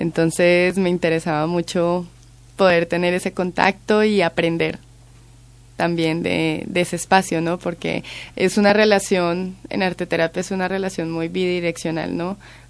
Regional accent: Colombia; now in Madrid, Spain; yo soy de Colombia. Llegué a Madrid pues a hacer el máster, entonces no conocía nada.

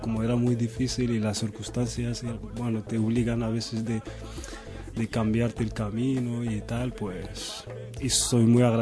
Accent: Asilah, Tanger-Tetouan-Al Hoceima, Morocco; now in Spain; cuando estuve en La Sila, que es mi ciudad, mi pueblo, en Tánger

